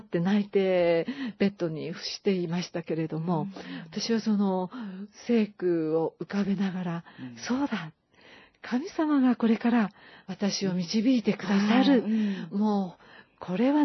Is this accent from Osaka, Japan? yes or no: yes; Osaka, Japan; 大阪へ帰ろうか、うん、このまま東京に残って